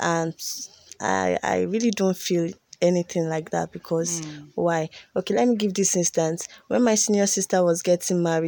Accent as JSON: {"language": "English", "region": "Lagos", "country": "Nigeria", "second_language": "English", "said": "Yeah, I'm from Lagos. I came from Lagos."}